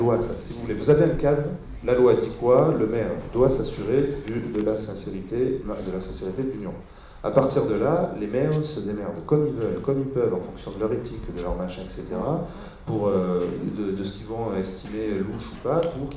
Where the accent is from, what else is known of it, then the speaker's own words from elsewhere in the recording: Montpellier, Occitanie, France; moi je viens de Montpellier, vous allez dans les petits bleds, Narbonne, Béziers, etc., autour